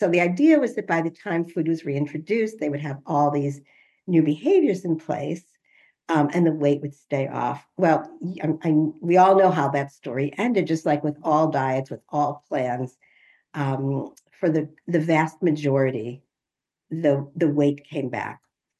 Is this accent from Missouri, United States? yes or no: no; Chicago, Illinois, United States; I'm from the Chicago area, and I knew I'd be settling back here